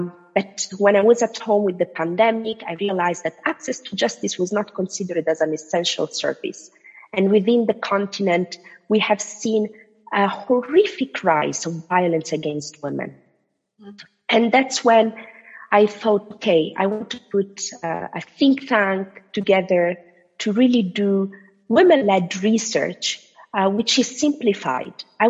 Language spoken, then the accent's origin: English; Italy; As a matter of background, I'm Tunisian, but I was born and raised in Italy.